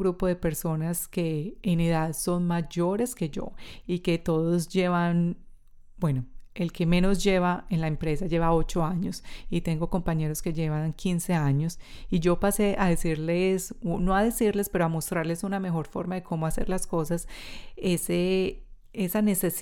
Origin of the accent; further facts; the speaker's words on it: Colombia; now in Australia; Como colombiana trabajando en Australia en una empresa americana altamente competitiva